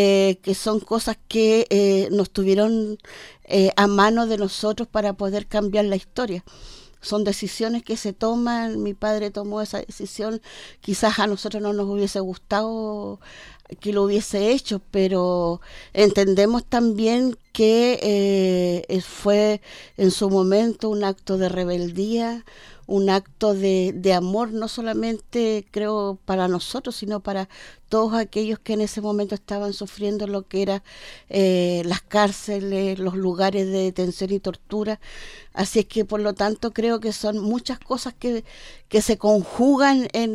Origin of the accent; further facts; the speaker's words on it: Coronel, Biobío, Chile; del lugar donde yo nací y me crié en esa población.